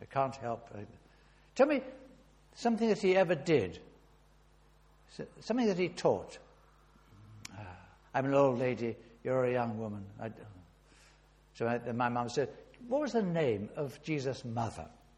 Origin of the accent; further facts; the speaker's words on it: Kenya; born there; I was born in Kenya